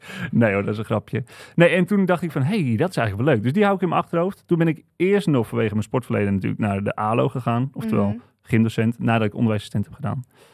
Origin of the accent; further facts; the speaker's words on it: Wieringerwerf, North Holland, Netherlands; En toen ging ik dus terug naar mijn dorpje Wiegenwerf, waar ik vandaan kom.